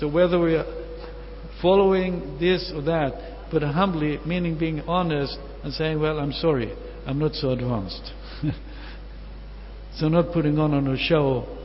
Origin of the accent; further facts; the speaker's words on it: Sweden; okay, now I'm from Sweden and Europe